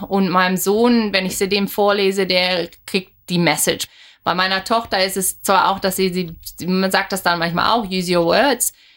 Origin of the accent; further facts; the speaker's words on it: Germany; now in Brisbane, Australia; Ich bin vor über 13 Jahren von Deutschland nach Australien gezogen, Brisbane. Lebe hier mit meinem Mann und mit meinen zwei Kindern Pip und Lars.